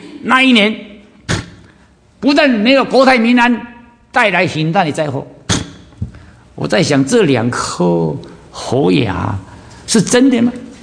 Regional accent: Taiwan; 我是从台湾来的啊，对台湾的这个消息就比较关心一点。

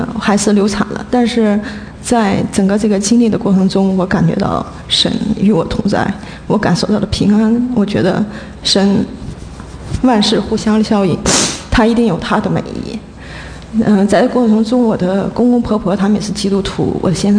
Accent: China; 我尽管来自中国大陆，从小就接受了无神论的教育

